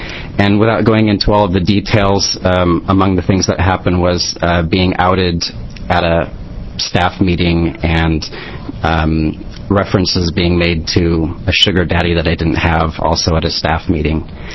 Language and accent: English; Albany, Oregon, United States; I was born in 1971 in Albany, and I attended a very wonderful public school system there. I hope it still is. And then after leaving Albany in 1990, I attended Linfield College for 4 years.